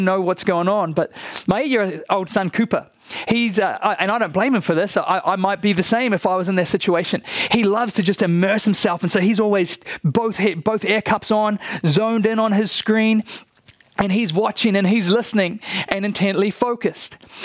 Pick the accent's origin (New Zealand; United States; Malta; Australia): New Zealand; You know, I'm from New Zealand. I like to keep up with New Zealand news and what's going on.